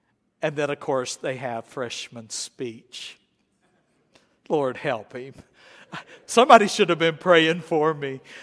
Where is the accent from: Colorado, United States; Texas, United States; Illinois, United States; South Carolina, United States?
South Carolina, United States; accent: Southern; Now, I grew up in South Carolina. I had never been around Northerners at all, you know.